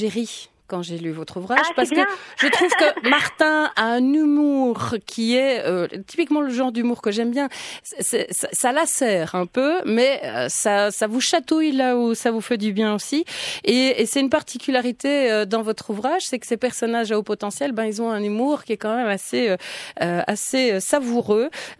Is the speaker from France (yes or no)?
no; Belgium; chez nous en Belgique